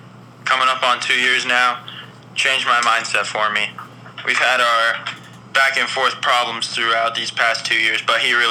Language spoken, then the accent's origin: English; Lincoln, Nebraska, United States; I'm from Lincoln, Nebraska.